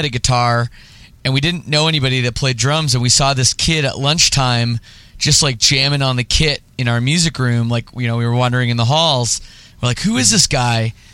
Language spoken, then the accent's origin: English; Oakville, Ontario, Canada; also born or lived in Scarborough, Canada; I grew up right there, like I grew up in Oakville, I should say. I already said that. But the first 6 years of my life, I spent in West Hill, Scarborough, right by the zoo.